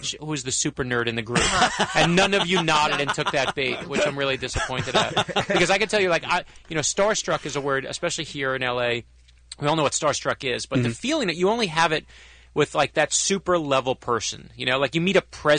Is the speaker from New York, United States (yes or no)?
yes; New York, United States; moved away; I'm from New York and now live in Florida, which is where every old Jew goes eventually from New York to Florida.